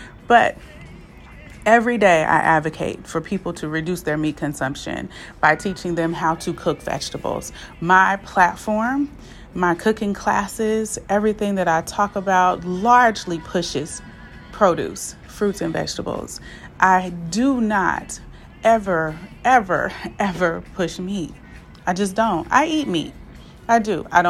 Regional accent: Oakland, California, United States; now in Stockton, United States; I am from Oakland, California, currently residing here in beautiful Stockton.

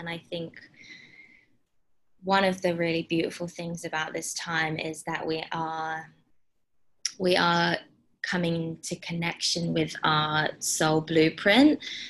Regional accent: England, United Kingdom; Yeah, so I am an English woman. I'm 29.

